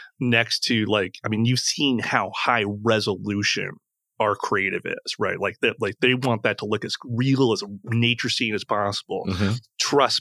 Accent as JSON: {"language": "English", "region": "Illinois", "country": "United States", "said": "See, I'm from Central Illinois and it's like McDonald's is like"}